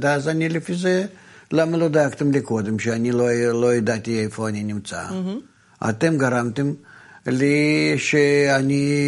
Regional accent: Tel Aviv, Tel Aviv District, Israel; born there; אני נולדתי שם בשכונת התקווה, או היום זה כבר לא שכונת התקווה, אולי זה, לא יודע, שם תחנה מרכזית הישנה

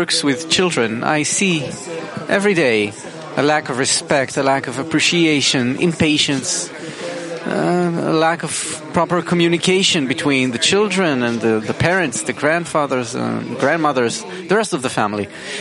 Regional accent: Netanya, Central District, Israel; Hello, everyone. … from Netanya.

